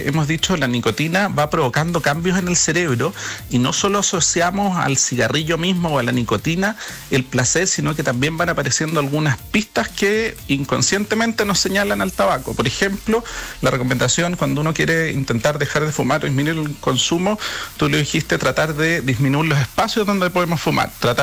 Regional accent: Temuco, Araucanía, Chile; yo soy de Temuco y pega fuerte en el sur, ¿cierto?

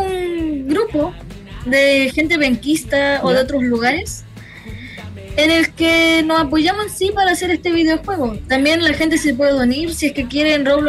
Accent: Concepción, Biobío, Chile; como no solo somos penquistas

